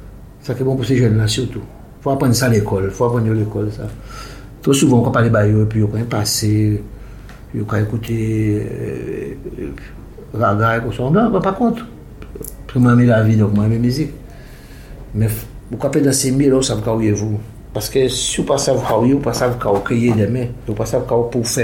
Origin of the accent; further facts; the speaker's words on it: Guadeloupe, France; Je dis que ça m'a rendu très fier de Guadeloupe. Je suis de Guadeloupe.